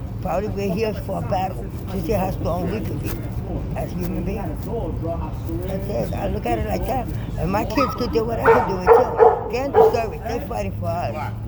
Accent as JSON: {"language": "English", "country": "Puerto Rico", "tie": "born there", "said": "Yeah, because I was born in Puerto Rico."}